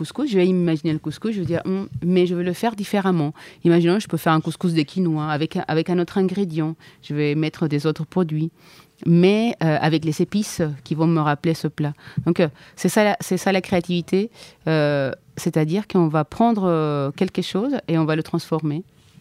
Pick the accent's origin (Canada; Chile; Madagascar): Chile; French is a second language; moved away as an adult; now in France; Chili. Je suis partie. J'ai pris l'avion et j'ai traversé un continent. Je suis arrivée en France. Je ne parlais pas français.